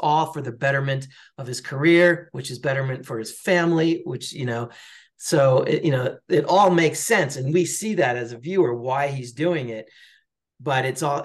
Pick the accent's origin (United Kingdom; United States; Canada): United States; New York; now in Colorado, United States; You know, I grew up in New York, and I'm not a cowboy at all. I live in Colorado now